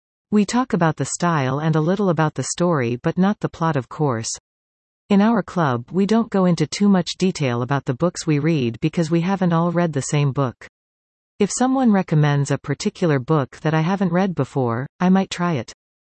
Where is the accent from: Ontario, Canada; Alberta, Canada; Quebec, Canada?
Quebec, Canada; Montreal; I grew up in Outremont in Montreal.